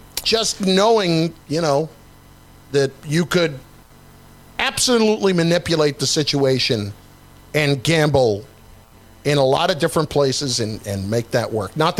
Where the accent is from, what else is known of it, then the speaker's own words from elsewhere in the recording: New Jersey, United States; I'm from New Jersey.